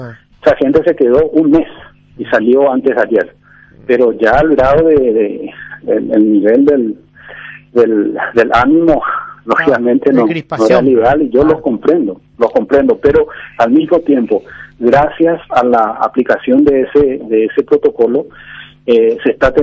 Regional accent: Paraguay; como paraguayo

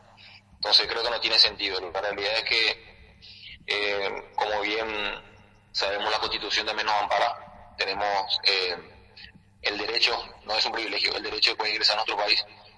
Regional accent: Paraguay; como todo paraguayo, como cualquier paraguayo sacando que seamos futbolistas, es que podamos ingresar al país

